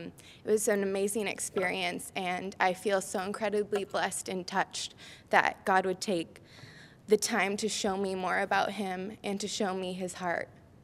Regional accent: Anaheim, California, United States; I'm from Anaheim Hills, a little place called Disneyland, and I came to Cal

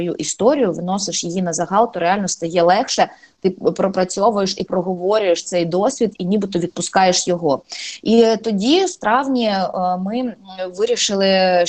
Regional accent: Mariupol, Donetsk Oblast, Ukraine; яка приїжджала в Маріуполь, яка щиро закохалася в Маріуполь під час проведення в моєму рідному місті Гогольфесту.

